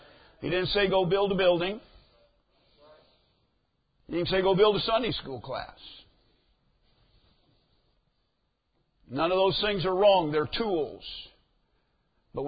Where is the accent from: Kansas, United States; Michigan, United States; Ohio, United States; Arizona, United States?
Kansas, United States; I grew up in Kansas. They write ha-ha on a piece of paper rather than laughing.